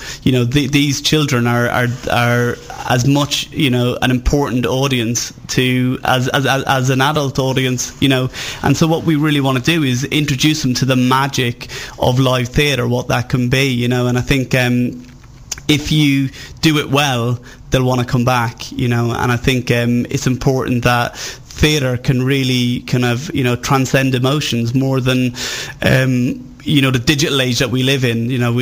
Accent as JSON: {"language": "English", "country": "Ireland", "accent": "Irish", "said": "I'm from Ireland, I'm not just putting on the accent."}